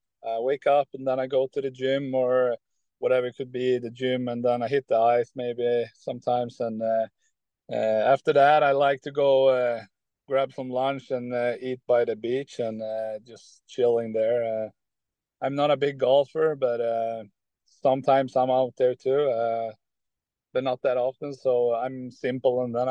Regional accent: Karlstad, Värmland, Sweden; English is a second language; Yeah, so after the season, I went straight home to my hometown, Karlstad, and then I decided to go to and play World Championship for Team Sweden.

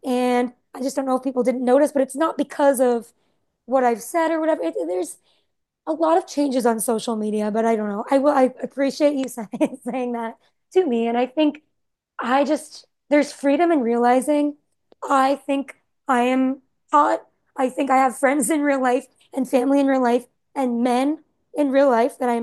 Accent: United States; I'm American too, and I'm staying.

